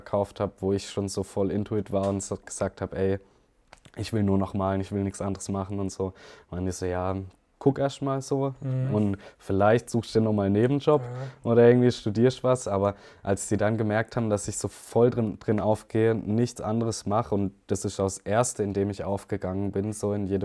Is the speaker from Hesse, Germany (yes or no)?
no; Baden-Württemberg, Germany; ich bin direkt am Fuß vom Schwarzwald quasi aufgewachsen. Hinter meinem Haus geht's berghoch oder hinter dem Haus von meinen Eltern.